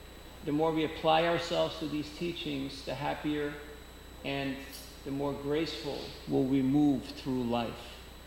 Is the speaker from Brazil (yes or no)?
no; Switzerland; stop them and tell them, I'm from Switzerland. I came here to meet all the nice people.